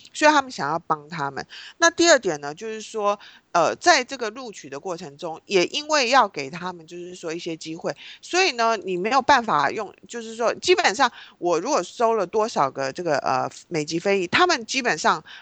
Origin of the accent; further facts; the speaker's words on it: China; 因为我自己当然我是中国人，我当然会觉得不公平啊